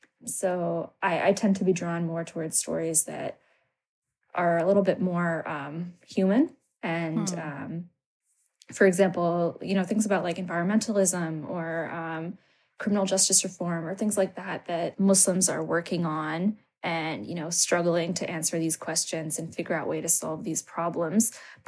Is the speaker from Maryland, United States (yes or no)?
yes; Maryland, United States; also born or lived in Canada; I grew up in Maryland. I was actually born in Canada. Yeah, my family moved, my parents moved to the U.S. and then lived between the U.S. and Canada for, you know, while I was a child, but I grew up in Maryland.